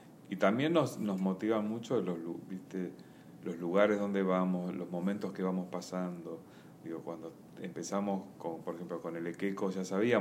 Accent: Buenos Aires, Argentina; acá en Buenos Aires, yo soy de acá de Buenos Aires

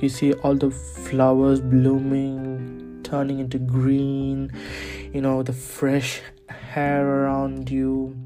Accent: India; now in Norway; I'm like literally turning into Norwegian, even though I'm an Indian. I'm so sorry, but because I live in Norway, I'm turning into like a Norwegian.

